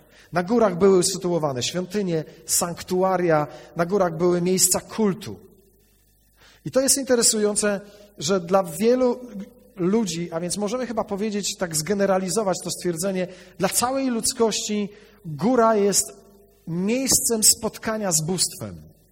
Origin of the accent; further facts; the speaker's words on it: Koszalin, West Pomeranian Voivodeship, Poland; Ja się wychowałem w Koszalinie.